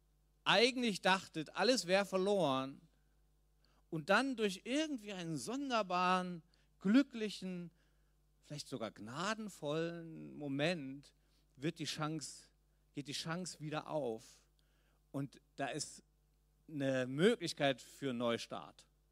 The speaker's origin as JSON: {"language": "German", "town": "Leipzig", "region": "Saxony", "country": "Germany", "tie": "born there", "said": "ich bin in Leipzig geboren."}